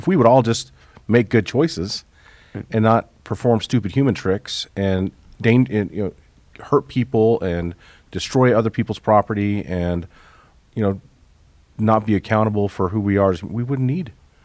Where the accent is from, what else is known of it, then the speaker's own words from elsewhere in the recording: Denver, Colorado, United States; As a kid growing up in Denver, I had a very favorable view of police officers.